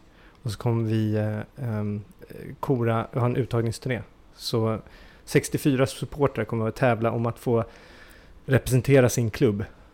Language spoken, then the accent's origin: Swedish; Djursholm, Stockholm County, Sweden; Jag är 43 år gammal. Jag kommer från Djursholm.